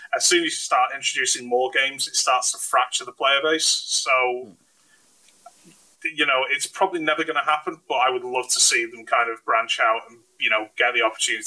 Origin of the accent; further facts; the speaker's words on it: Salford, North West England, United Kingdom; I'm from Salford, so not really.